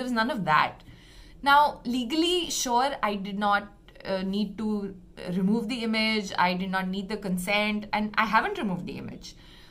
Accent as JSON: {"language": "English", "country": "India", "said": "You know, as an Indian photographer, you don't really know what the laws are because nobody really teaches you"}